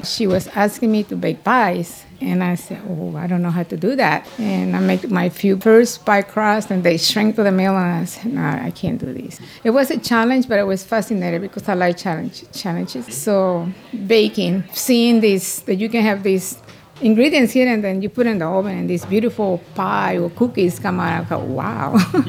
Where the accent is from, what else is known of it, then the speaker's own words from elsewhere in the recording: Colima, Mexico; Colima. I'm from Colima, Mexico.